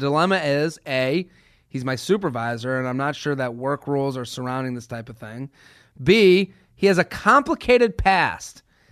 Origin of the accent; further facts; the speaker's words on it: Massachusetts, United States; I came from Massachusetts to Penn State